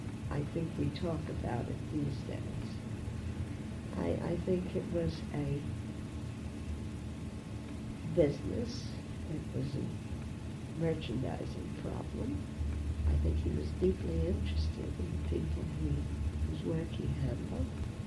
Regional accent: New York City, New York, United States; born there; Oh, well, I was born in New York in December of 1902.

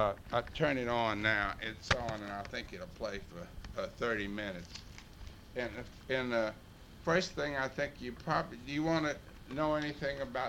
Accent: Houston, Texas, United States; Now, like when I was born in Houston. I lived virtually downtown a good bit of my life.

